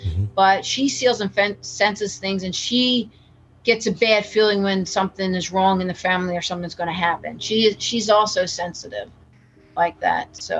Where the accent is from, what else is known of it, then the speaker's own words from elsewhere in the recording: Tabernacle, New Jersey, United States; That same house growing up in Tabernacle, my mom saw a full headdress Native American chief in her room